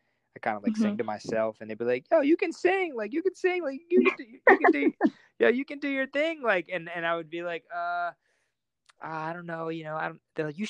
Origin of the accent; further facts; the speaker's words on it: Philadelphia, Pennsylvania, United States; also born or lived in Kennett Square; But I grew up in Philadelphia area, just outside of West Philadelphia, and then also like in Kennett Square, half hour outside of Philadelphia.